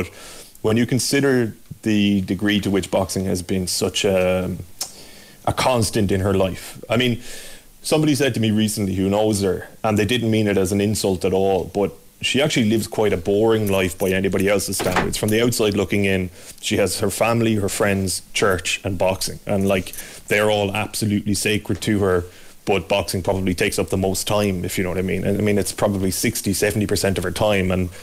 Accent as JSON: {"language": "English", "country": "Ireland", "said": "I think, as an Irish sports fan."}